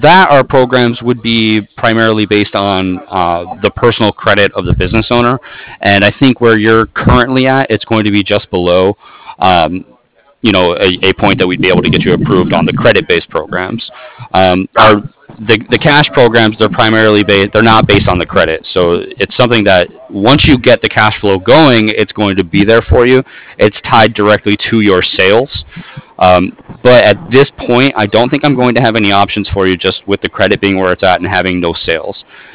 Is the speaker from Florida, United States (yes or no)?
no; San Diego, California, United States; Yes. I'm here in San Diego right now.